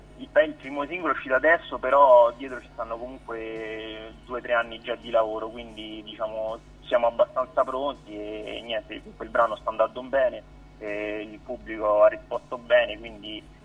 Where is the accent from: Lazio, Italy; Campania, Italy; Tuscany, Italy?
Lazio, Italy; Rome; Sono di Roma, sì.